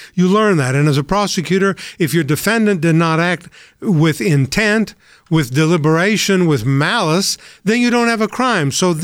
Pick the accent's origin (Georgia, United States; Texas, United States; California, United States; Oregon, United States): Georgia, United States; I'm from Georgia, too.